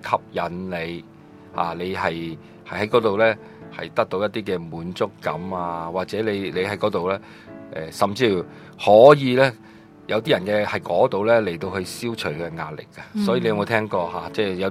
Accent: China; 我们中国人呢最喜欢这样讲的、即是魔鬼有五爪的

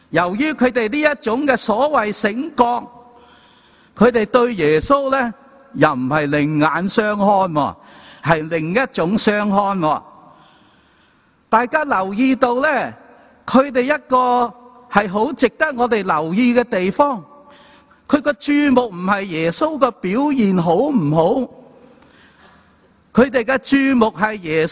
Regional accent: Guangdong, China; 肥水不流别人田，我哋广东人话。

